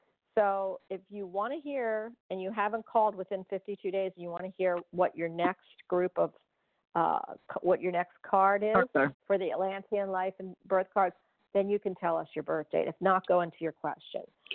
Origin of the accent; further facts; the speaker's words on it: Orlando, Florida, United States; I'm from Orlando.